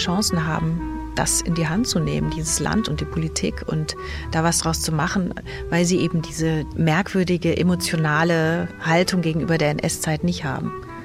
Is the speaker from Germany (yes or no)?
yes; Kassel, Hesse, Germany; Und in Kassel, ich bin ja auch in Kassel aufgewachsen